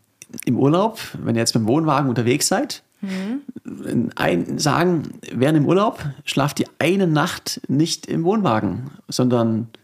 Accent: South Germany, Germany; Also ich komme natürlich auch aus dem Süden, den kenne ich ein bisschen besser. Ich habe 2 Jahre in München gelebt

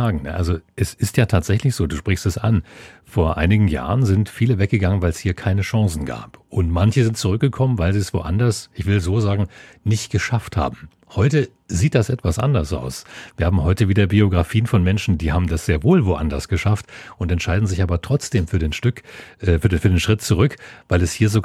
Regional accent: Lusatia, Germany; ich habe davon natürlich als Lausitzer schon mal was gehört

